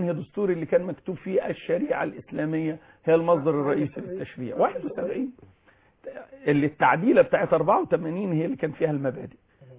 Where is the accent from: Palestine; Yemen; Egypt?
Egypt; Kafr El Sheikh Governorate; وانا من كفر الشيخ